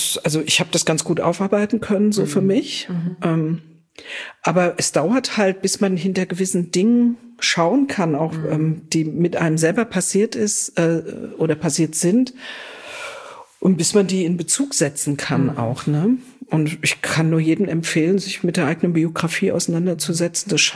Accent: Frankfurt, Hesse, Germany; ich bin tatsächlich ein Frankfurter Mädel. Also okay, ein richtig Frankfurter echtes Frankfurter Mädel.

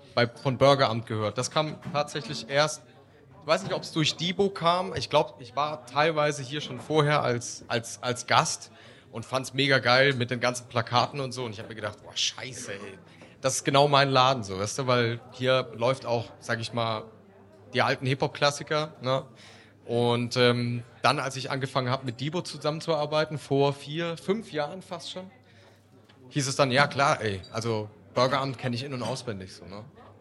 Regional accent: Schweinfurt, Bavaria, Germany; ich komme übrigens aus Schweinfurt am Main.

